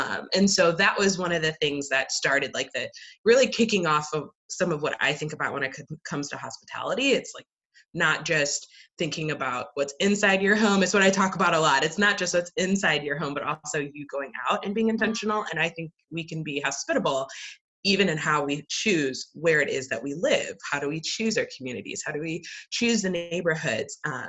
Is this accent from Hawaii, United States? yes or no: no; Illinois, United States; also born or lived in Portland, United States; I grew up in Illinois. So I grew up in the Midwest, but my husband and I, when we got married, moved out to Portland, Oregon.